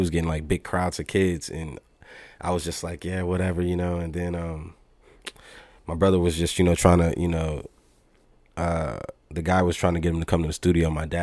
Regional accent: Austin, Texas, United States; he's from San Antonio, I'm from Austin

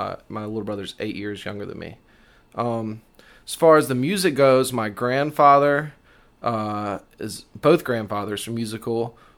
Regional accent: Montgomery, Alabama, United States; Yeah, I was born in Montgomery.

